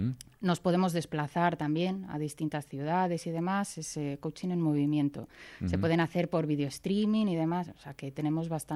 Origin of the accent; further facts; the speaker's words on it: León, Castile and León, Spain; nosotros somos todos de León. Los cuatro coaches que están en el centro somos de León. Nos gusta León.